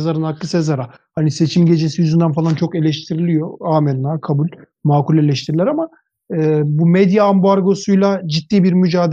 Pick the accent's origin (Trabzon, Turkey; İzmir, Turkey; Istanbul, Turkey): Trabzon, Turkey; Tonya; Tonyalıyım ben.